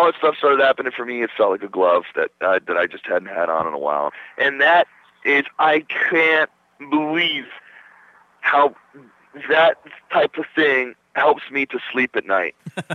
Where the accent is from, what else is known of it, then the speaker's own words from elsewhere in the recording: New Jersey, United States; And I'm pretty straight. I'm from New Jersey. I just kind of call it how it is.